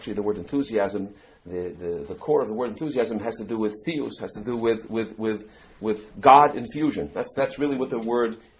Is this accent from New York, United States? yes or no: yes; Eastchester, New York, United States; So I tell people I'm from East Chester in Westchester, and they understand why I grew up confused.